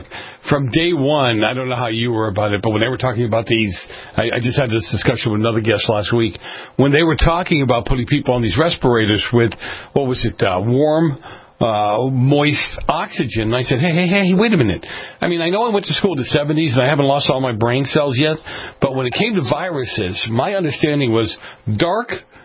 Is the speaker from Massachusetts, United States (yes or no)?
yes; Boston, Massachusetts, United States; I grew up in Boston, the north end of Boston.